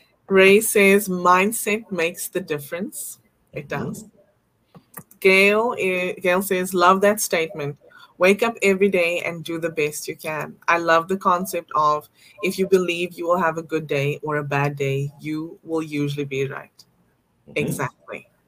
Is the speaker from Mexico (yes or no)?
no; South Africa; now in Canada; I remember when I moved to Canada and I came here from South Africa, and my husband took me grocery shopping